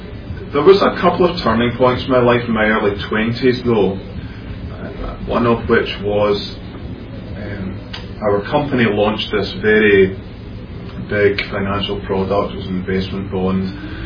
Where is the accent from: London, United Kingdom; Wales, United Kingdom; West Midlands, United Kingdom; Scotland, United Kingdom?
Scotland, United Kingdom; Glasgow; Obviously, I'm from Scotland. I was born and brought up in a large city in Scotland called Glasgow that has a bit of a bad reputation, a bit of a mean city, a lot of gangsters and so on. But I was brought up in one of the nicer parts of it